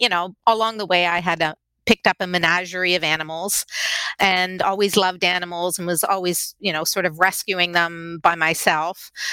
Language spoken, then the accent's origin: English; Canada; I went to the University of Guelph in Canada. I'm Canadian.